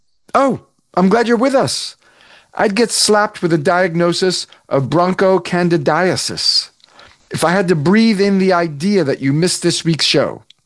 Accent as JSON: {"language": "English", "town": "Old Tappan", "region": "New Jersey", "country": "United States", "tie": "born or raised there", "said": "I grew up in Bergen County in the northeast corner of the state in a little town called Old Tappan."}